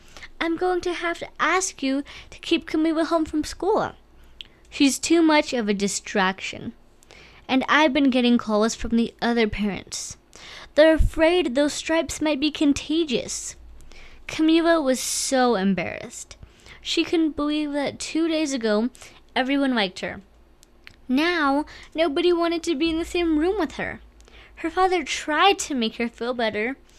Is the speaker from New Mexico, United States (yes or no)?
yes; Farmington, New Mexico, United States; I go to school at Mesa View Middle School, and I'm from Farmington, New Mexico.